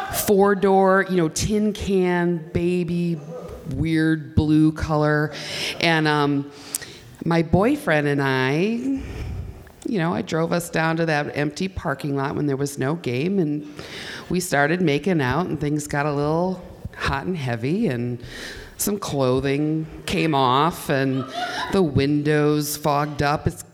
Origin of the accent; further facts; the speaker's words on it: Milwaukee, Wisconsin, United States; So I grew up in Milwaukee. I grew up by the old county stadium.